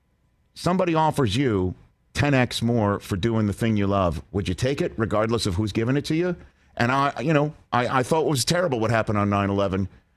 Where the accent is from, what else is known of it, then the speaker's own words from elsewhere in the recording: New York City, New York, United States; Speaking as an American and a New Yorker, hashtag too soon.